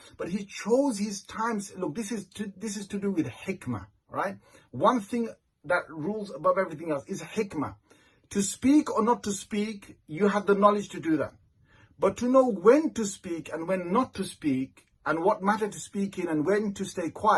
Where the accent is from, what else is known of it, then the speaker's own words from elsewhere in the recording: United Kingdom; born there; My origin is you know, I'm British born, but my father came from Bangladesh and I do have family over there in Bangladesh.